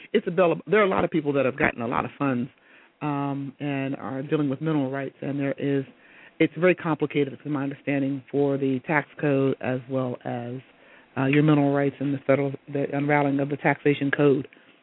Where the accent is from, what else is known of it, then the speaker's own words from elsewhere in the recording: Hubbard, United States; I saw growing up in Hubbard, they told me that I was dumb.